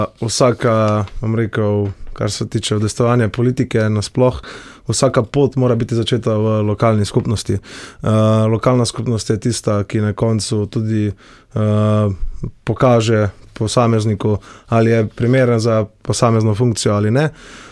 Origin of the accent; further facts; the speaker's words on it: Gorizia, Slovenia; Definitivno pač prihajam z Idrijsko-Cerkljanskega